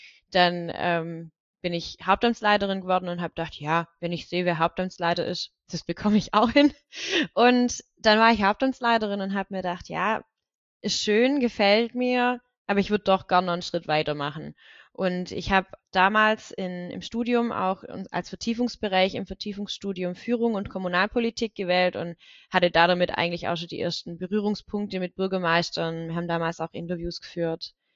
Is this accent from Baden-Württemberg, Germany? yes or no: yes; Reichenbach im Täle, Baden-Württemberg, Germany; bin in Reichenbachl-Teile groß geworden und ist ein Teilort von der Gemeinde Deggingen. Es sind 1700 Einwohner.